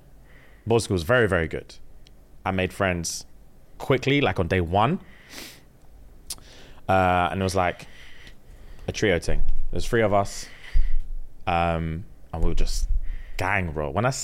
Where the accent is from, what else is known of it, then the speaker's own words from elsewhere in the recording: England, United Kingdom; So I grew up in England.